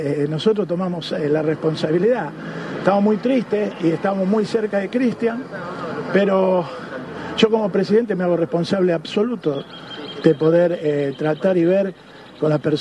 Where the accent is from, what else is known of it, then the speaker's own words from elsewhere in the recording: Ñuble, Chile; Competidor no, porque somos todos de Ñuble, él es más de Ñuble a lo mejor que yo.